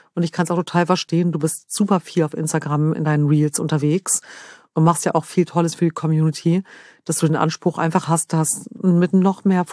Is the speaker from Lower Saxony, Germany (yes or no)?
yes; Lower Saxony, Germany; ich habe ja meine Kindheit verbracht in der Nähe von Hannover.